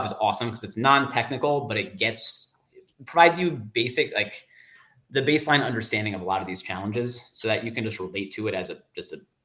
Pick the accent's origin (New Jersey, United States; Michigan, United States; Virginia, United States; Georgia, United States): Georgia, United States; Atlanta; So I'm from Atlanta. I read the Atlanta Journal-Constitution, their daily political roundup of whatever's happening in the Georgia State House